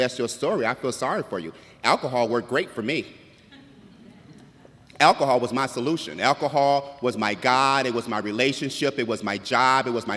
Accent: Milwaukee, Wisconsin, United States; born there; I was born in Milwaukee, Wisconsin.

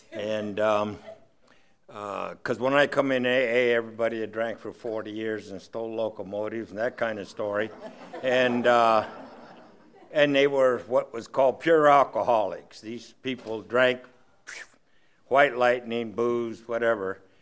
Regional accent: Chino, California, United States; because I'm from, I was from Chino, and then they made where I live called Chino Hills because we're about 50 feet higher in elevation than Chino.

